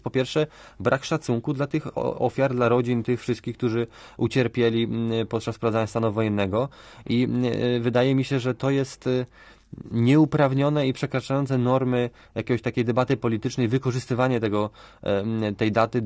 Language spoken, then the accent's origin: Polish; Łódź, Łódź Voivodeship, Poland; Ja nie jestem organizatorem, ja czekam jako gość i łodzianin na zaproszenie.